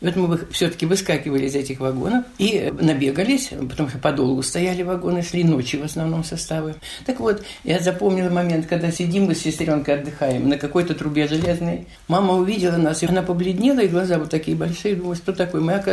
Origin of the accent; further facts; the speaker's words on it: Balkhash, Karaganda Region, Kazakhstan; я из Балхаша, а эвакуация была в Караганду, Балхаш, Казахстан. А Балхаш и Караганда – это были ссыльные города.